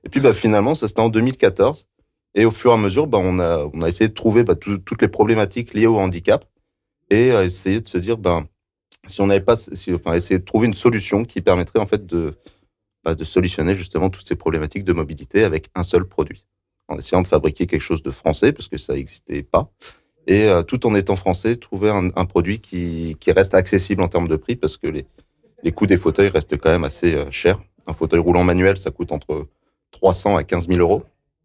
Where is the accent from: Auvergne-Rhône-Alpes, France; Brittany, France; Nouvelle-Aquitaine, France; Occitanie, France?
Auvergne-Rhône-Alpes, France; Montluçon; Exactement, je viens de Montluçon